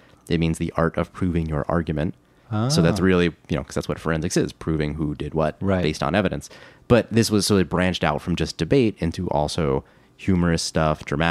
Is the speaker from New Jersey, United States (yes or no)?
yes; New Jersey, United States; This is in New Jersey in Monmouth County.